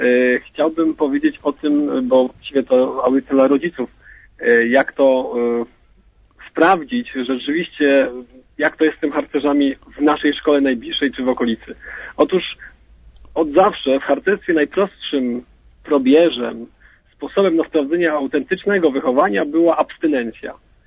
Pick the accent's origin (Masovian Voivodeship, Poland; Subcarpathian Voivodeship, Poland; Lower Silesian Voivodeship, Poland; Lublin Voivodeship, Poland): Subcarpathian Voivodeship, Poland; Rzeszów; Kłania się … z Mielca, a właściwie z Rzeszowa.